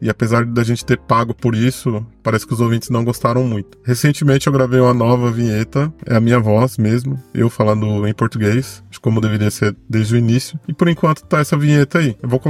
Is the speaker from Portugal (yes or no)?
no; Brazil; Nós que falamos português fluentemente, nós que somos brasileiros, a gente pode não ter muito bem uma noção